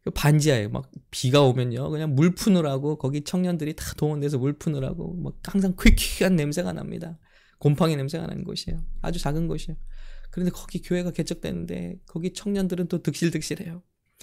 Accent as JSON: {"language": "Korean", "country": "South Korea", "tie": "born or raised there", "moved": "yes", "said": "저는 깡촌에서 자랐고요. 정말 아무것도 그 기대와 소망이 없는 그런 지역에서 자랐는데, 제가 오늘 여러분 앞에 이렇게 있습니다."}